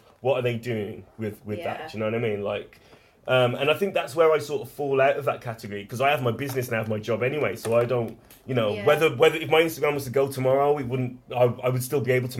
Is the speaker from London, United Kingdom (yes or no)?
no; Wolverhampton, West Midlands, United Kingdom; So yeah, it was Wolverhampton, like